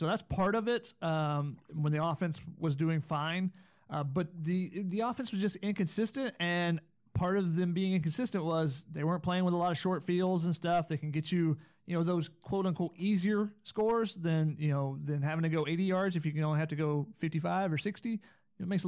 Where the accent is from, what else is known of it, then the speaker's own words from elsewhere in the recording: Georgia, United States; I'm from Georgia, and I went to school in Tennessee, so yes, I would win at Cornhole.